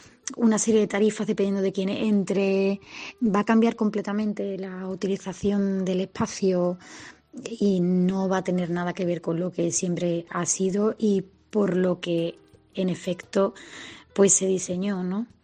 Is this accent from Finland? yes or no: no; Seville, Andalusia, Spain; Como sevillana, la verdad es que por una parte me duele un poco que una plaza pública que siempre hemos considerado parte de la ciudad